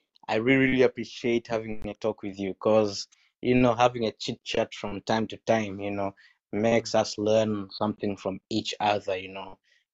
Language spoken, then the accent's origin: English; Tanzania; Hey, I'm coming from Tanzania.